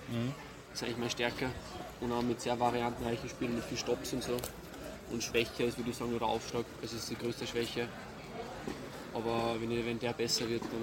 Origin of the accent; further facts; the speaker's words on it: Salzburg, Austria; Ja, genau, ich bin Salzburger.